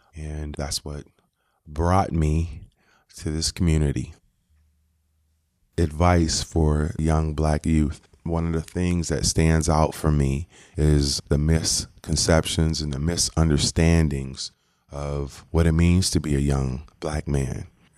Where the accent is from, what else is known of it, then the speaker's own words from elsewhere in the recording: Syracuse, New York, United States; I was raised in Syracuse, New York. For the most part, my immediate family was very tight. I come from a single parent home.